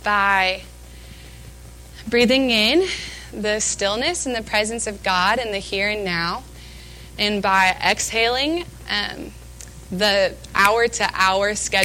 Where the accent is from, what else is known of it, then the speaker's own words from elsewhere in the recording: Ozark, Missouri, United States; I am from Ozark, Missouri. I am a senior here at Harding University